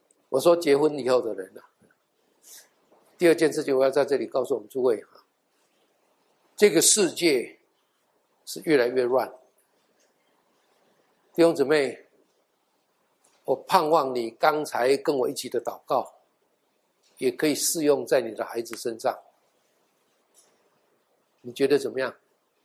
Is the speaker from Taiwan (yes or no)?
yes; Taiwan; now in United States; 我们从台湾来的啊，我们从台湾来的